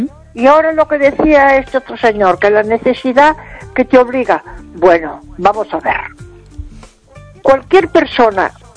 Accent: Vigo, Galicia, Spain

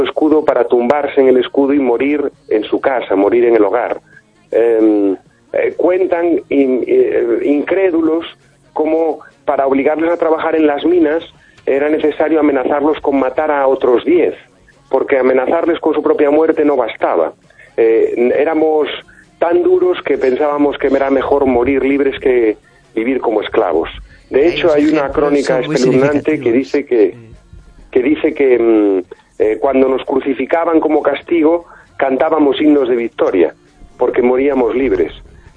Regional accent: Galicia, Spain; en el idioma de mi tierra y unas novelas que siempre tienen a Galicia como protagonista

